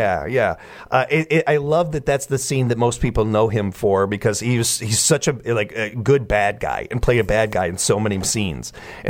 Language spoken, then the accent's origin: English; Chicago, Illinois, United States; I have heard, growing up in Chicago and growing up in a hockey family, so many bad stories about him